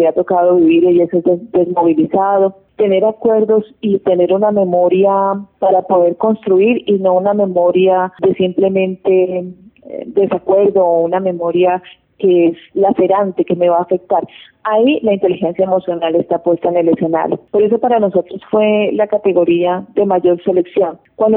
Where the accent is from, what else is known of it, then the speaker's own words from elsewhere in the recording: Colombia; como docentes y como colombianos